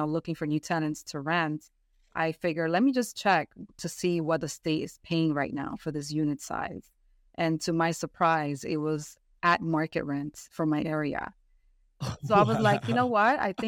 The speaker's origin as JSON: {"language": "English", "town": "New York City", "region": "New York", "country": "United States", "tie": "born or raised there", "said": "I am a first generation Dominican American. My parents came here in the 70s, so I grew up in New York City"}